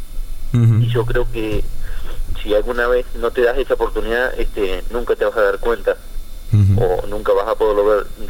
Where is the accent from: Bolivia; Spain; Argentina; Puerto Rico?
Argentina; como todo argentino, ¿no?